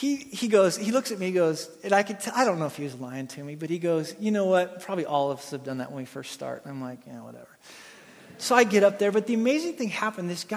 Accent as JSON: {"language": "English", "region": "Wyoming", "country": "United States", "said": "I'm from Wyoming. I know I should just naturally come out of the womb doing this, but I don't."}